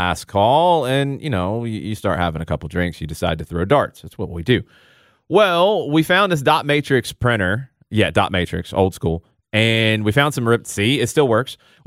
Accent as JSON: {"language": "English", "town": "Atlanta", "region": "Georgia", "country": "United States", "said": "I can't tell you how many times I've been to a soccer convention around the country, and I tell people I'm from Atlanta, and they're like, really?"}